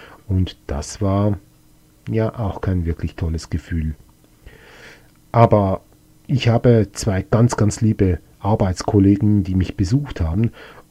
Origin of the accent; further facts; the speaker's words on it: Switzerland; Das einzige Problem ist halt, dass es bei uns in der Schweiz halt doch ein bisschen anders läuft.